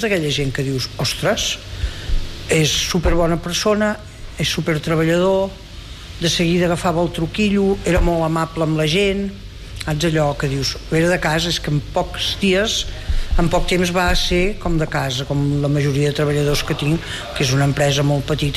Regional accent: Ripoll, Catalonia, Spain; Bueno, jo vaig néixer al Pens, però vaig venir amb 6 mesos, vull dir que sóc d'aquí de tota la vida.

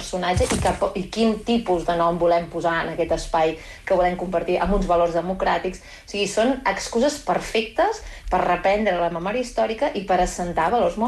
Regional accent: Girona, Catalonia, Spain; jo que soc gironina

